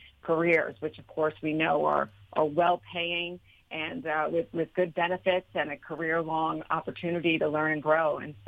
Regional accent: Long Island, New York, United States; And so I grew up in on Long Island in New York, which had been a really big aerospace hub when I was a kid.

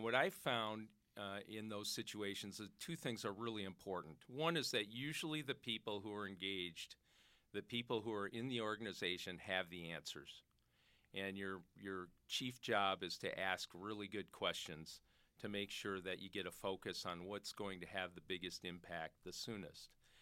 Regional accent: Madison, Wisconsin, United States; Sure. I grew up in Madison. I moved there when I was three

